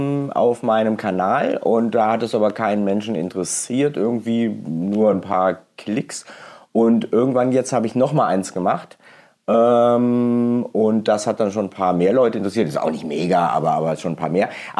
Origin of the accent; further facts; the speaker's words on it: Hesse, Germany; ich bin ja aus dem Dorf in Hessen, da hat man so schöne Ausdrucksarten.